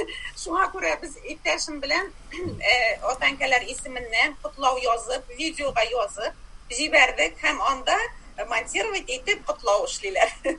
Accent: Petrovka, Bashkortostan, Russia; born there; мин Стерлибаш район Петровка авылыннан туышым белән.

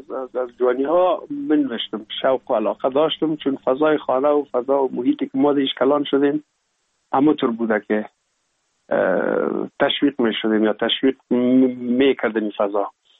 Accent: Kabul, Afghanistan; also born or lived in Pul-e Khumri; ما هم همراه مادرم با بابیم یا پدرم آمدیم به کابل و دیگه باز این کابل تقریبا دائمی همیشه باشنده شدیم.

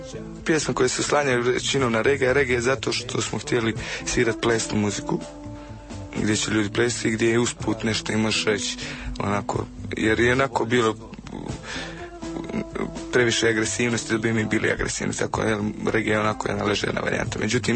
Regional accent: Herzegovina, Bosnia & Herzegovina; Mi smo iz Hercegovine, sviramo reggae.

